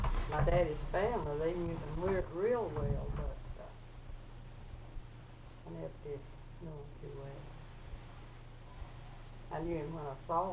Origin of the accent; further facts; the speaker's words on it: Micanopy, Florida, United States; You see, I was born in Micanopy.